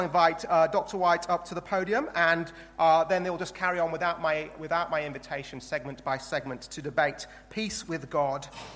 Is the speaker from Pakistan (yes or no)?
no; England, United Kingdom; I'm English